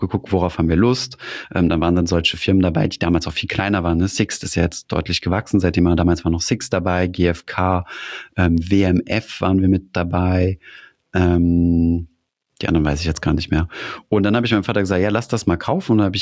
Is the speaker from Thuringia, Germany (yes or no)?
no; Saarland, Germany; ich komme aus dem Saarland